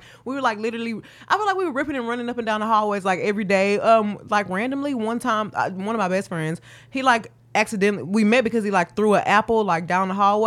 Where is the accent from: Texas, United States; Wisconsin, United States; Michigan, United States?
Texas, United States; Houston; I'm from Houston, Texas.